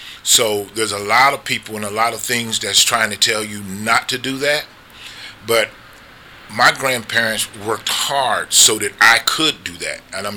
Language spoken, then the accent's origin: English; Marion, United States; moved away as an adult; Well, I'm originally from Marion. I was here up until 71, where I left and went into the military. And I recently moved back, because it's always been a dream of mine to retire here.